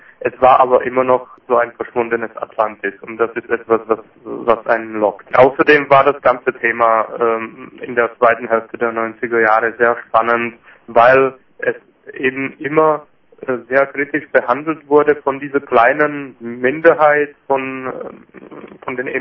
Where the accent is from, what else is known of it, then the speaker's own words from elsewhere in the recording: Giant Mountains, Czechia; dass wir fast alle aus diesen Gebieten kommen, also aus dem ehemaligen Sudetenland. Ich komme aus dem Riesengebirge